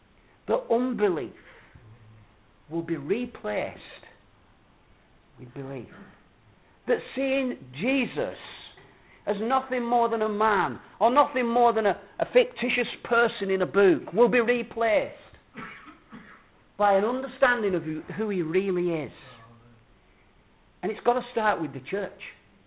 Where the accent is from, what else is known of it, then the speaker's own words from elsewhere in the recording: United Kingdom; The best of what we have and the best of what we are as British people arises out of this fact